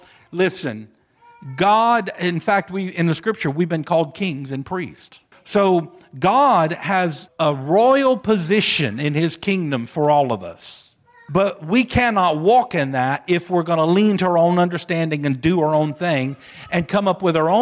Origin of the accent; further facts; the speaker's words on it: Louisiana, United States; Now, you know, we're from Louisiana.